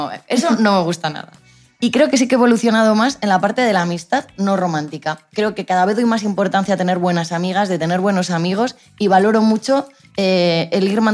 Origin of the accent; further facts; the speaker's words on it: Santander, Cantabria, Spain; Pues me define que soy de Santander, eso implica tener un carácter del norte